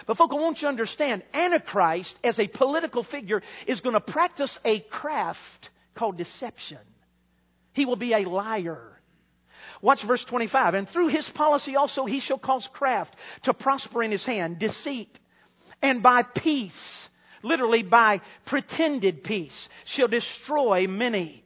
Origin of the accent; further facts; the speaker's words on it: the South, United States; Now, folk, forgive me. I am from the South.